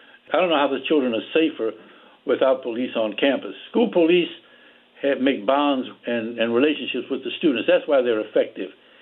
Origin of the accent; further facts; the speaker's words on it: New Orleans, Louisiana, United States; growing up in the South, I was brutalized by police myself. There were people assigned to the black community in New Orleans, Louisiana, where I grew up.